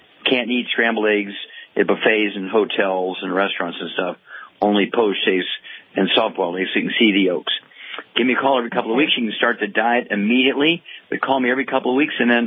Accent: Missouri, United States; Let's go out to the Midwest, to my home state, Missouri.

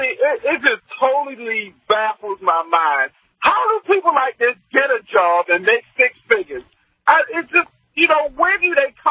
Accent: Texas, United States; especially the people back in Texas, my home state?

